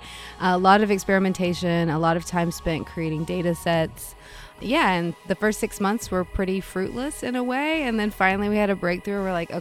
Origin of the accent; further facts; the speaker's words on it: Appalachia, United States; I mean, I grew up in the mountains. I'm from Appalachia.